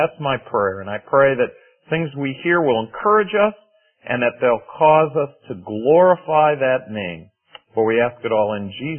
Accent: Ohio, United States; born there; I was born in Ohio, called the Buckeye State

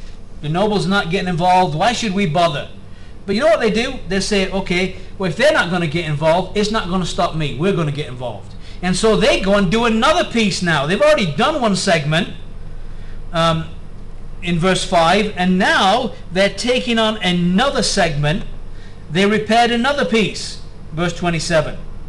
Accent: England, United Kingdom; I'm an Englishman, so I can.

